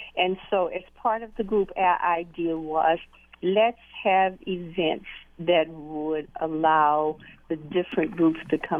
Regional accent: Virginia, United States; I grew up in the South, in Virginia, child of the Civil Rights Movement.

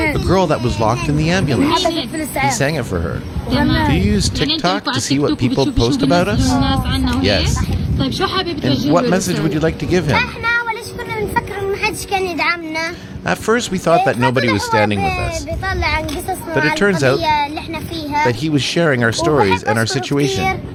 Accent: Gaza Strip, Palestine; from Northern Gaza.

